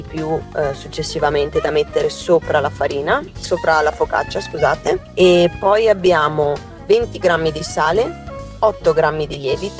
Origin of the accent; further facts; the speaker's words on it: Liguria, Italy; ho deciso di fare una cosa della mia terra, che è la Liguria